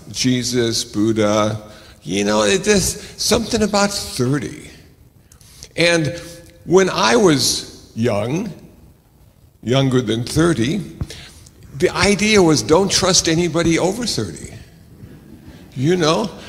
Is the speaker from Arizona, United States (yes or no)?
yes; Phoenix, Arizona, United States; also born or lived in Iowa / Milwaukee, Wisconsin; Now, I was born in Iowa, and apparently there's a pretty good women's basketball team out there now. And then I was raised in Phoenix, Arizona, when it was cool to be in Phoenix, Arizona.